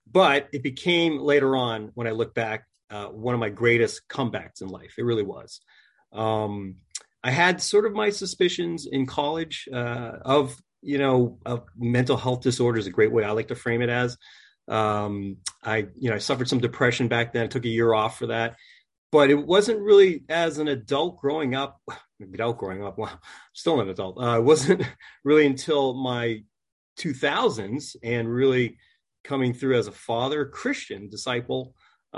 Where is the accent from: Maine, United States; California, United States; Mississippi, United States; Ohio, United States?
Maine, United States; now in New Jersey, United States; I'm a New Englander. I grew up in Maine, believe it or not. So how I came to New Jersey, and now my kids are in public school in New Jersey